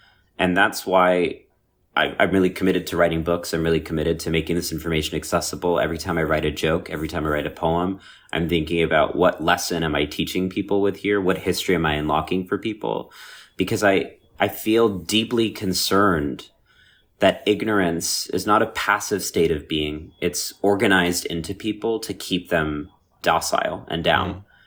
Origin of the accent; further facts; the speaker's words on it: India; what's really sad as an Indian person is that even if people knew about British colonization